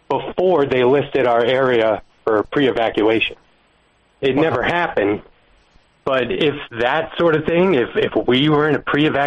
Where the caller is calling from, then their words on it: Colorado, United States; calling from Colorado.